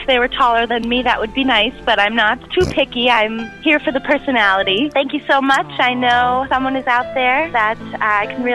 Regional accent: New York, United States; I'm from New York.

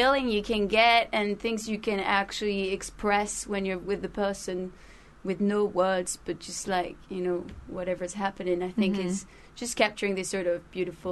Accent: Paris, Île-de-France, France; first language French; English is a second language; I'm from Paris. I'm French.

